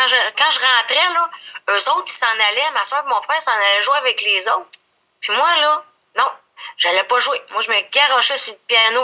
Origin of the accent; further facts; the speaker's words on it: Asbestos, Quebec, Canada; born there; now in Drummondville, Canada; Né à Asbestos.